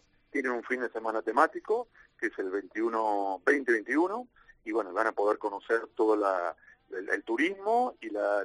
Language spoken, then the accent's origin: Spanish; Argentina; accent: Argentine; como me notarán por mi acento, argentino